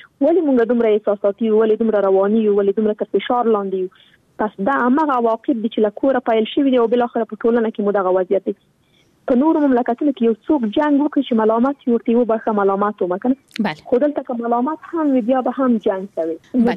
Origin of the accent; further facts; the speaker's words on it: Afghanistan; زه خو شخصا په جګړه کې پیدا شوی یم، دا په جګړه کې رالویه شولم